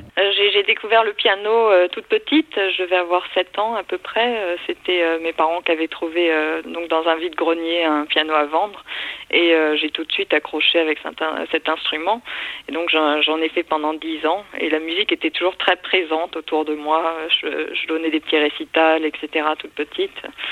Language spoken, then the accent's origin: French; Washington, District of Columbia, United States; il y a toute une scène folk qui était très présente là où j'ai grandi, donc à Washington DC